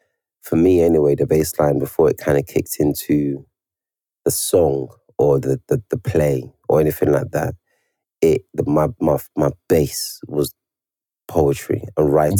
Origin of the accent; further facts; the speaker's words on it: Nigeria; being Nigerian